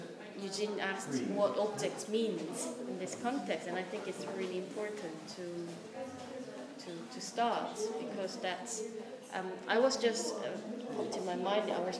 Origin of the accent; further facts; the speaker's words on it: Seoul, South Korea; now in London, United Kingdom; I'm originally from Seoul, Korea, which is a heavily populated city, and now I live in London